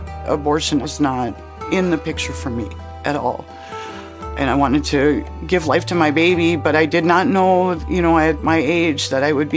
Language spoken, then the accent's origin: English; Fergus Falls, Minnesota, United States; I am from Fergus Falls, Minnesota.